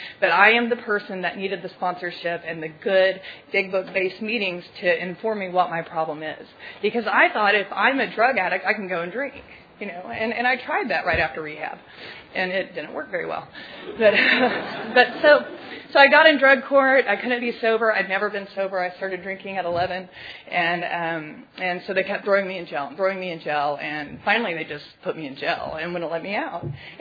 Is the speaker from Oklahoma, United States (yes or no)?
yes; Tulsa, Oklahoma, United States; you know, I'm from Tulsa, Oklahoma. Hi, everybody. And we have really good AA.